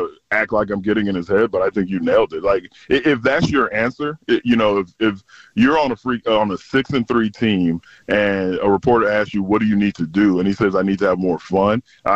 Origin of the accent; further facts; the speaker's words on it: San Antonio, Texas, United States; but I'm rewatching all these old-ass movies I watched growing up in San Antonio.